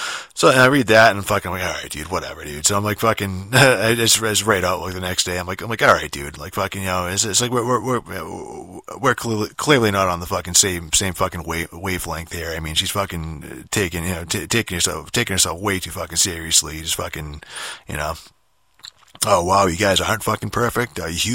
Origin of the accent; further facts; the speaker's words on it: Boston, Massachusetts, United States; and I'm from Boston